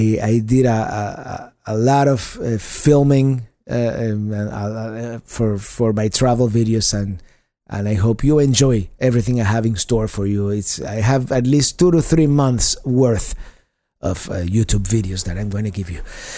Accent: Florida, United States; So I arrived in my home state of Florida, but I'm still 700 miles away from home.

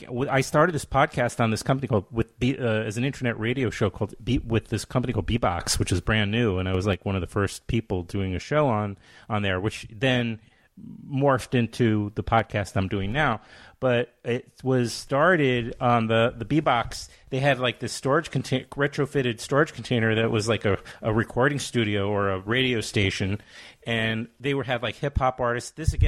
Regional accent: Queens, New York, United States; I was then living in Brooklyn, and because I grew up in Queens, but I moved to Brooklyn, my first apartment

